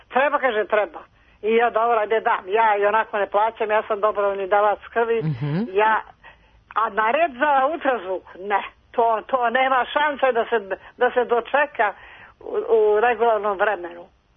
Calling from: Aleksandrovac, Šumadija and Western Serbia, Serbia; Iz Aleksandra sa Župskom.

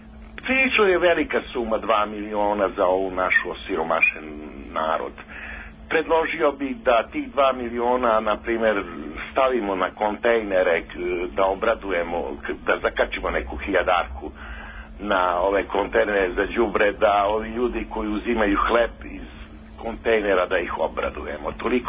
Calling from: Smederevska Palanka, Šumadija and Western Serbia, Serbia; Ja sam iz Smederevske Palanke.

